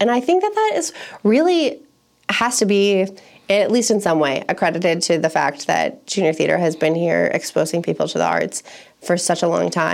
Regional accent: Bettendorf, Iowa, United States; I grew up in the Quad Cities. So I grew up in Bettendorf. I went to all of, Bettendorf high schools.

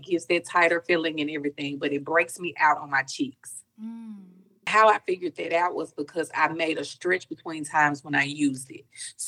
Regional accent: Grenada, Mississippi, United States; I am from Grenada, Mississippi.

